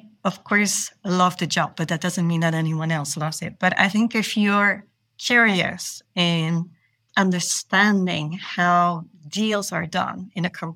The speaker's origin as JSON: {"language": "English", "country": "Belgium", "said": "because I'm originally from Belgium, but working in Luxembourg, of course."}